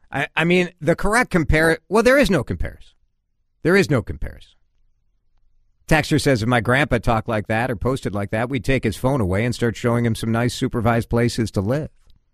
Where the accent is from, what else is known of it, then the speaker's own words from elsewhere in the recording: United States; which I find embarrassing as an American